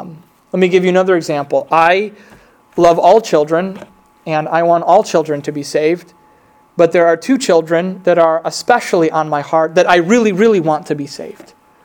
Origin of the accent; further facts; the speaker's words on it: United States; there's a sense in which I'm from America. I care about my fellow citizens.